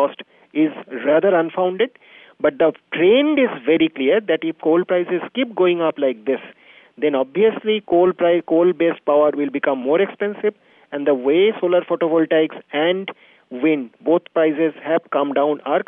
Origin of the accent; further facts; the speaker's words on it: Gujarat, India; the salt pans that I am coming from Gujarat